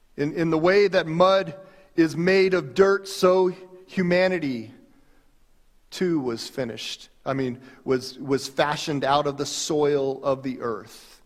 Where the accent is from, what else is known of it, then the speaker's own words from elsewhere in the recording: United States; I'm probably mispronouncing it because I'm American that way.